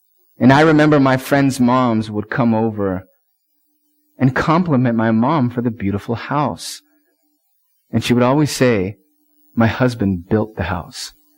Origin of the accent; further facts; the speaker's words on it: Palo Alto, California, United States; also born or lived in Sunnyvale; moved, Mom, when we were what? When I was what, 4 or 5 or something like that? I was really young. We moved to Palo Alto from Sunnyvale.